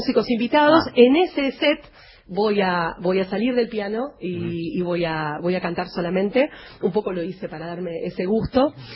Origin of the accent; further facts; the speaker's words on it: Buenos Aires, Argentina; also born or lived in Bariloche; vivo en Buenos Aires, soy de Buenos Aires.